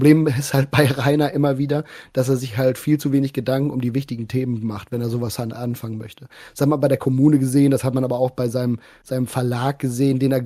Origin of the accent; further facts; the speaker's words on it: Bavaria, Germany; accent: Franconian; meinem fränkischen Dialekt oder irgendwie sowas.